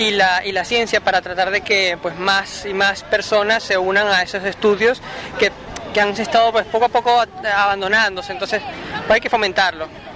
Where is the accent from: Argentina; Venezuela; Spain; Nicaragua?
Spain; Tenerife, Canary Islands; vengo de España, de la comunidad canaria, Tenerife, a visitar al Tecnópolis aquí en Buenos Aires